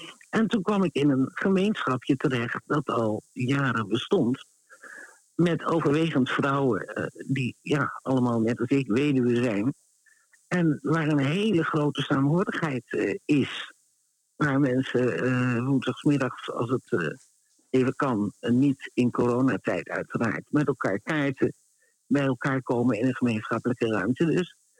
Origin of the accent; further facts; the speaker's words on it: The Hague, South Holland, Netherlands; moved away as an adult; now in Amsterdam, Netherlands; Ik kom zelf uit Den Haag. En ik ben op mijn 18e naar Amsterdam verhuisd om te studeren.